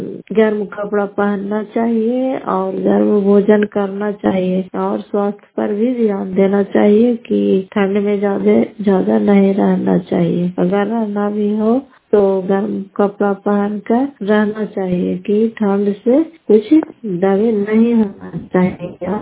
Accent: Bihar, India; घर फतेहपुर पंचायत माकरौता जिला नालंदा करार ससुराल प्रखंड की निवासी हूँ।

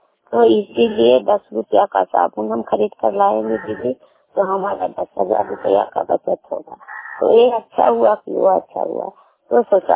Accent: Bihar, India; हम नालंदा जिला के रहने वाली हूँ।

